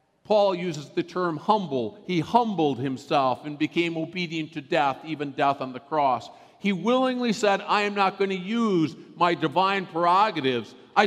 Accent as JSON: {"language": "English", "town": "Redwood Falls", "region": "Minnesota", "country": "United States", "tie": "born or raised there", "said": "Last week or so, I've been thinking a lot about my hometown, Redwood Falls, Minnesota."}